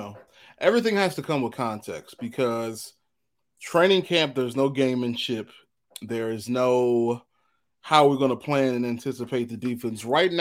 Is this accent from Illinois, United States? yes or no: yes; Chicago, Illinois, United States; It could be because we're from Chicago and there are certain words you don't say.